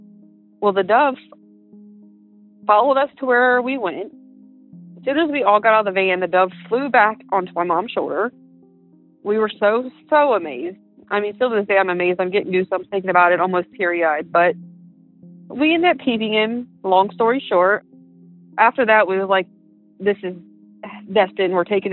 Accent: Columbus, Ohio, United States; I am from Columbus, Ohio.

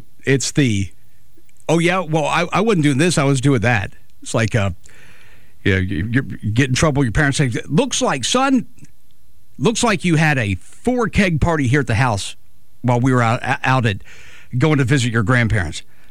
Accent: Brooklyn, New York, United States; you misunderstand, I'm from Brooklyn.

